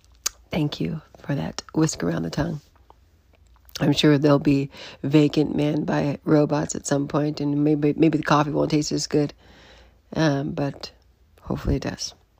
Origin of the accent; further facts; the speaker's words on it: Los Angeles, California, United States; Oh, I'm from Los Angeles. Sorry, guys. You might not be aware of that news.